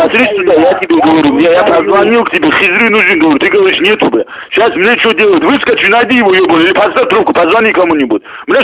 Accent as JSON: {"language": "Russian", "town": "Makhachkala", "region": "Dagestan", "country": "Russia", "said": "Я из Махачкалы, земляк."}